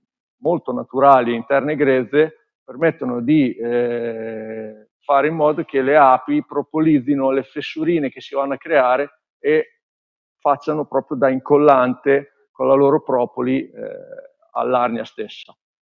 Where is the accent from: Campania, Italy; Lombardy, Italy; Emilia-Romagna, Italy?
Emilia-Romagna, Italy; io sono romagnolo, siamo nel cuore della Romagna, siamo tra Cesena e Rimini, in un piccolo comune che si chiama Longiano. Io sono dal mio capannone.